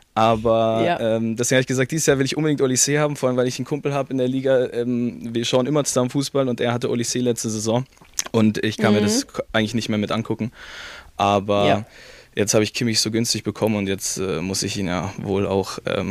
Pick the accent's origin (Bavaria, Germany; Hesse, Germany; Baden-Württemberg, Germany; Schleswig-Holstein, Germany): Bavaria, Germany; born there; Ja, ich bin ja hier in der Nähe von München geboren.